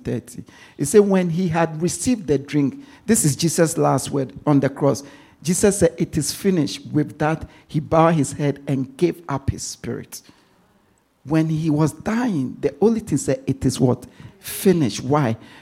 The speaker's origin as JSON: {"language": "English", "country": "Ghana", "said": "Thank God I'm from Ghana."}